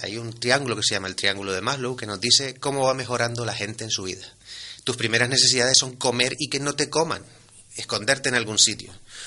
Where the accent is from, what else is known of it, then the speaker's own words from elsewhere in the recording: Firgas, Canary Islands, Spain; no veo el agua Firga, que es de donde soy yo.